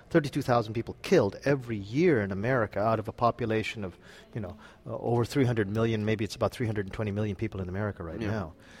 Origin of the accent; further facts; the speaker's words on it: Canada; speaking as someone who actually, I grew up in Canada